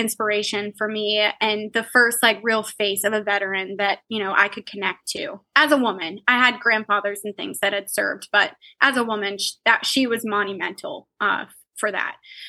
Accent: Wheeling, West Virginia, United States; now in Ohio, United States; Born and raised in Wheeling, West Virginia. I'm in the northern panhandle of West Virginia, which it's been awesome living here my whole life

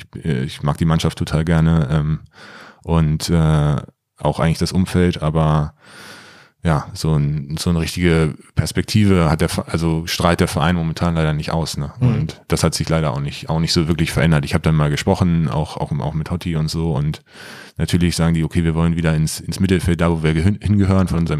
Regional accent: Loccum, Lower Saxony, Germany; ich komme aus Loccum, gut, das ist Niedersachsen

